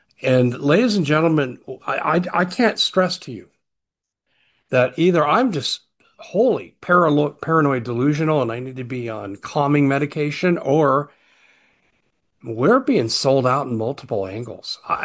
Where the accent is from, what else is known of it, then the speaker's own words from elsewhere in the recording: Aurora, Colorado, United States; And I got family in Colorado. I grew up in Aurora.